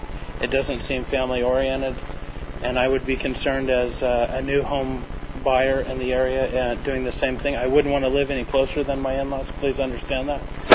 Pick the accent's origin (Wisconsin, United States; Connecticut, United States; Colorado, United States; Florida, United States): Colorado, United States; I'm from Colorado initially. My wife grew up here on the Central Coast, and we moved here years ago and purchased a home in Santa Maria.